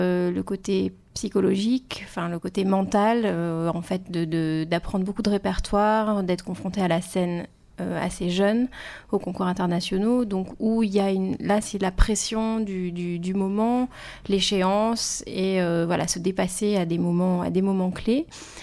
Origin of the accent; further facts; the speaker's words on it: France; je suis française